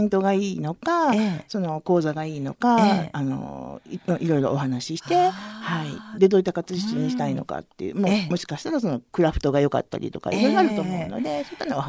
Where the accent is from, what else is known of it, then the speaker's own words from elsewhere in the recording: Hiroshima, Japan; 私の地元、あの、もともと前にいた広島でやってたり